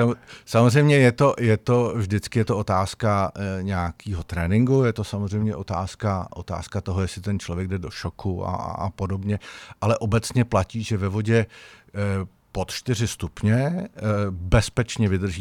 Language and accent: Czech; Kladno, Central Bohemian Region, Czechia; Tak byla premiéra teď v kině na Kladně, kde odkud pocházíme.